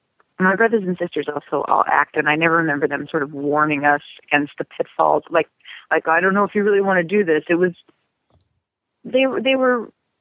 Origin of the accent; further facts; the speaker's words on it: Chicago, Illinois, United States; Both of my parents are actors. I grew up in Chicago, and they were very active there in the theater community.